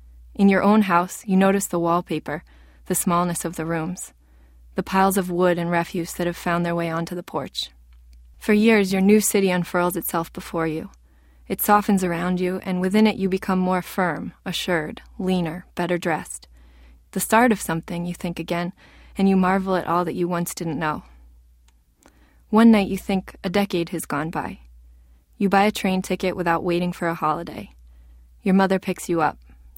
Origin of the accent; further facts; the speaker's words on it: Framingham, Massachusetts, United States; how much of my writing comes out of growing up in Framingham